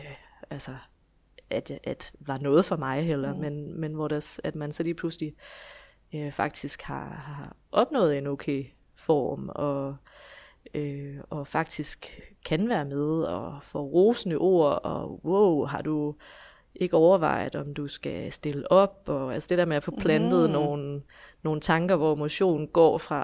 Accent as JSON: {"language": "Danish", "town": "Esbjerg", "region": "Region of Southern Denmark", "country": "Denmark", "tie": "born or raised there", "said": "Ja, jeg kommer fra Esbjerg, hvor jeg bor i hus med min mand"}